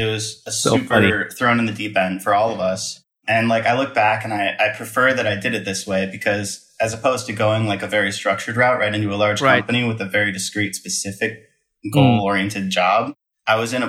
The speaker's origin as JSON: {"language": "English", "region": "Midwest", "country": "United States", "tie": "born or raised there", "moved": "yes", "lives_now": "Texas, United States", "said": "I grew up in the Midwest and they're not necessarily mountains, but there's no mountains in Texas you can snowboard on."}